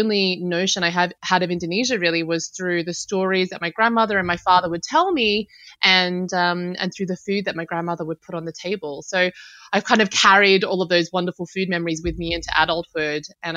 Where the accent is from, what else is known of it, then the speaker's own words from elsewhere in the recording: Sydney, New South Wales, Australia; I grew up in Sydney. My dad's mother came to live with us when we were little. And my access to Indonesian culture was through Indonesian food